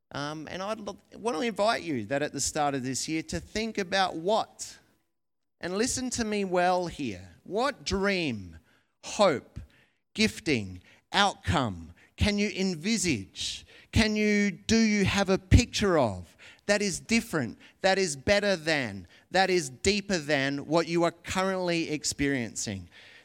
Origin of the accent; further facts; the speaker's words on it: Australia; sort of go hand in hand with us being Australian, I think, to some degree. And Aussies are somewhat reluctant to toot their own horns